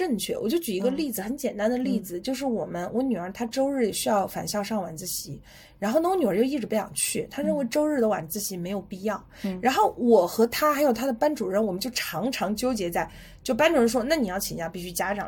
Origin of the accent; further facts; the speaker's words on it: China; 尤其是好像感觉我们中国人还挺喜欢凑热闹的哈